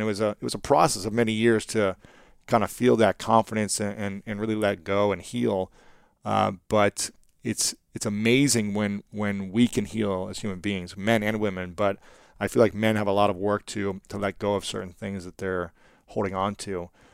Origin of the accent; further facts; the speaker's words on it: Ohio, United States; told I wasn't allowed to be vulnerable as a young man growing up in Ohio, in the Midwest.